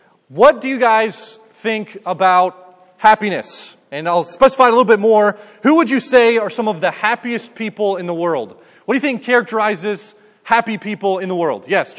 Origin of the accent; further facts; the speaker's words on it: New Jersey, United States; I grew up in New Jersey, so you probably know that's kind of like New York, New Jersey.